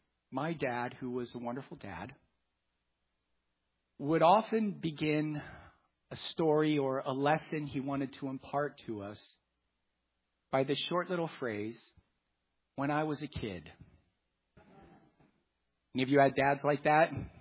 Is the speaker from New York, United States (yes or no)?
no; California, United States; our experiences as young boys growing up in Orange County in the 80s.